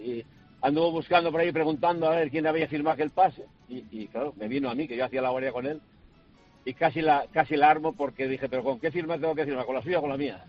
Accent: Gijón, Asturias, Spain; nosotros somos de Gijón.

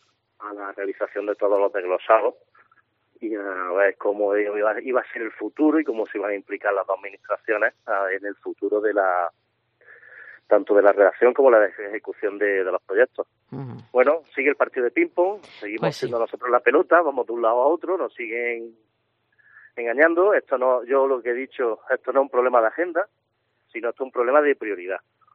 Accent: Andalusia, Spain; Bueno, pues somos los de la Costa de Granada, los que siempre somos lo último y lo único

